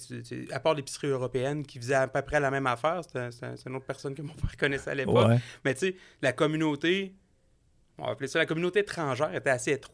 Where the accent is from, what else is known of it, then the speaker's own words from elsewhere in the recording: Quebec City, Quebec, Canada; Nous, on est natifs de Québec.